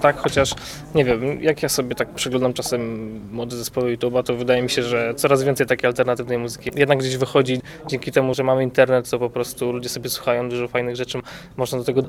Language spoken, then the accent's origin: Polish; Łódź Voivodeship, Poland; jesteśmy z Podłodzi. Czy część z nas jest z Łodzi, a część jest z wiosek pod Łodzią